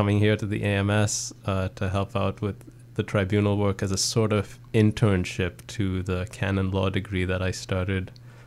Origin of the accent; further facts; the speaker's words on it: India; born there; So I was born in India, but I never really lived in India. So my mother, my parents are both from India. They grew up in Bangalore, although they're originally from Kerala, which is the southernmost state of India.